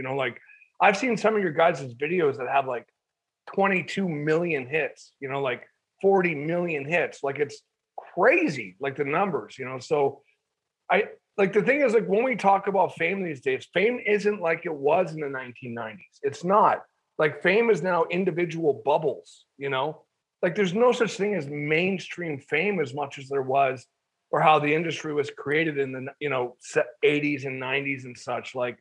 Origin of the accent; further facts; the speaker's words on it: Canada; I'll just talk about Canada briefly because I'm from Canada